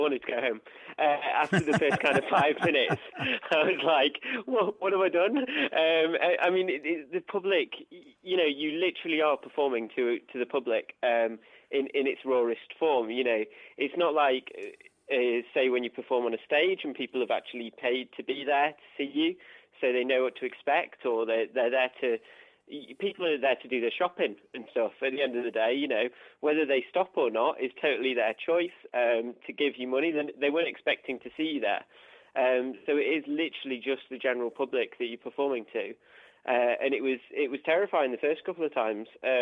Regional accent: Sheffield, Yorkshire and the Humber, United Kingdom; also born or lived in Leeds; now in Newcastle, United Kingdom; I'm not originally from Newcastle, no. I'm actually from I'm a Yorkshire lad. So I was originally born in Leeds and then moved up to Sheffield. And then finally I've ended up in the North East.

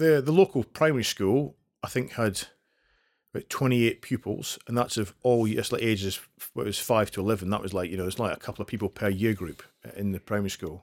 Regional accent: Scotland, United Kingdom; Yeah, so I grew up in the sort of northeast highlands of Scotland, kind of between Aberdeen and Inverness, what is now the Cairngorm National Park.

